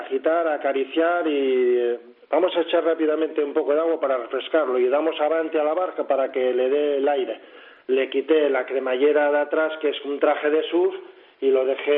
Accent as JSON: {"language": "Spanish", "town": "Gijón", "region": "Asturias", "country": "Spain", "tie": "born or raised there", "said": "Estamos en mi tierra."}